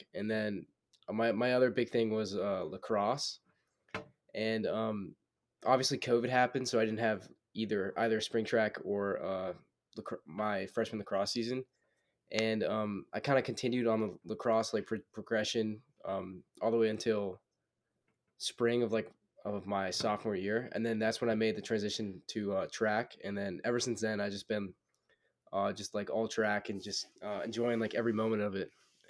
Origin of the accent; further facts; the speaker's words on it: Madison, New Jersey, United States; I go to Delbarton School in Morristown, New Jersey, and I hail from Madison, New Jersey.